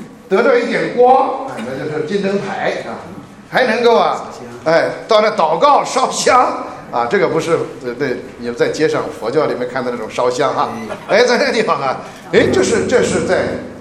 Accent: China; 如果有篱笆，像我们中国人的院子，围了个篱笆

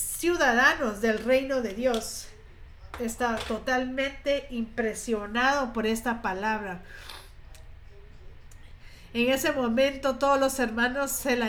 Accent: China; Spanish is a second language; puedo decir confiablemente de que soy chino

